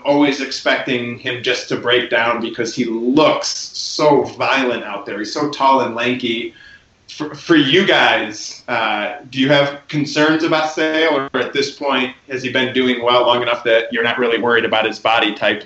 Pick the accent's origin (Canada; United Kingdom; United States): United States; Chicago, Illinois; in growing up in Chicago, I've been to more games at Comiskey than any other stadium by far.